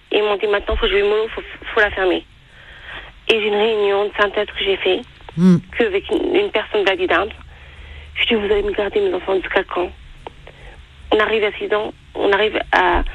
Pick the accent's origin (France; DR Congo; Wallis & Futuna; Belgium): France; J'ai du mal à comprendre. Je suis française.